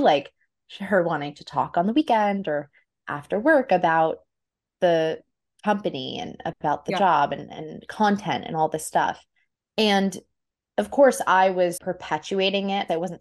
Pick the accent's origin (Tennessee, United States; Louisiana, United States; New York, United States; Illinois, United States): New York, United States; New York City; I grew up in New York City. I remember being in my New York City apartment, and Upper West Side, and not Brooklyn.